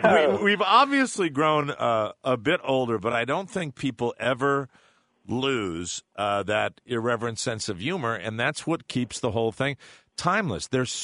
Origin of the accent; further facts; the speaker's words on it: Ireland; as an Irishman and somebody who went to so many wakes when I was growing up